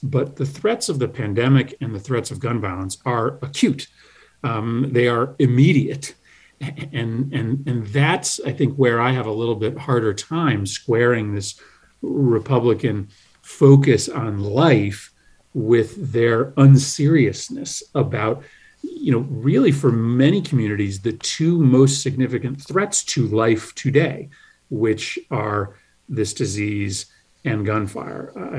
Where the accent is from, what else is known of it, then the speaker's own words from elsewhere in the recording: Wethersfield, Connecticut, United States; I grew up in Wethersfield, Connecticut, just a stone's throw from some of the most violent neighborhoods in the state in the south and north end of Hartford.